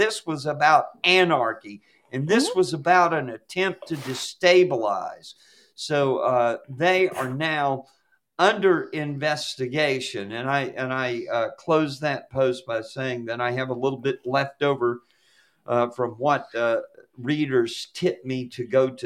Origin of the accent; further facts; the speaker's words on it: Atlanta, Georgia, United States; born there; I was born in Atlanta, but meanwhile.